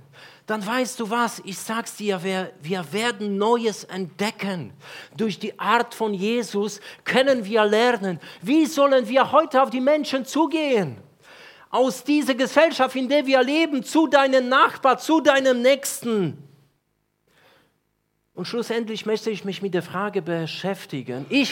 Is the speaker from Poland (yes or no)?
yes; Poland; now in Germany; Ich komme ursprünglich aus Polen, nicht aus der schönen Frankreich oder nicht aus der Schweiz, wie manche in Deutschland vermuten. 25 Jahre lebe ich hier schon in Deutschland, das ist über die Hälfte meines Lebens